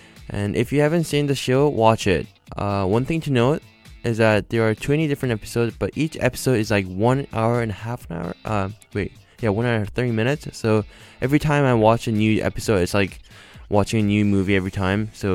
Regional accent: Seoul, South Korea; the story is taking place in Seoul, my hometown, and in 1988. So it's like watching how my parents' generation used to live back then. So I was born in 1984, by the way.

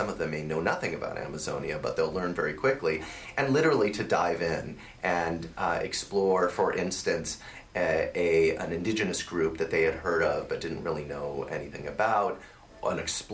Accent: California, United States; I grew up learning Spanish in California

